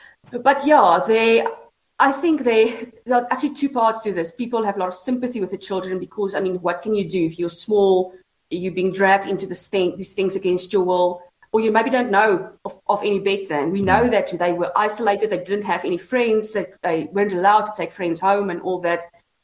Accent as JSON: {"language": "English", "town": "Bloemfontein", "region": "Free State", "country": "South Africa", "tie": "born or raised there", "said": "but I grew up in Bloemfontein."}